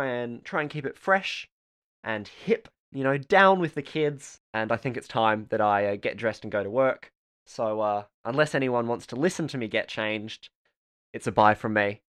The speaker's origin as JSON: {"language": "English", "country": "Australia", "said": "I had to go up to London about a month ago now to get a passport to say that I'm still Australian"}